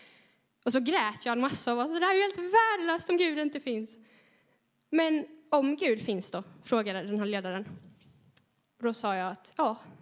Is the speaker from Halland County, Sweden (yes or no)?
yes; Laholm, Halland County, Sweden; jag är uppvuxen på Hallandsåsen. På den halländska sidan. Och det har jag varit bitter över i hela mitt liv. Jag vill vara skåning.